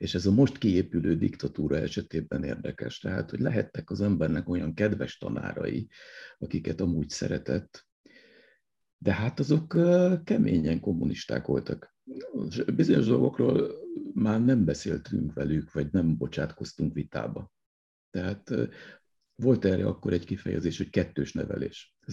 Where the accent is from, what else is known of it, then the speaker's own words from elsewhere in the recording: Budapest, Hungary; ahol most ülök és beszélgetek, az nagyjából ugyanaz a helyszín, ahol felnőttem. Tehát Budapest, annak is a budai része, a vár és a hegyek között, úgy hívják, hogy Krisztina város, annak is egy csücske, a városmajor.